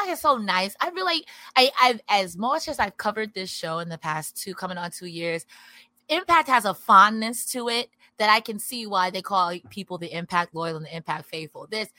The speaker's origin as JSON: {"language": "English", "region": "New York", "country": "United States", "said": "I'm legally obligated to dunk on Boston. I don't know why. I'm from New York."}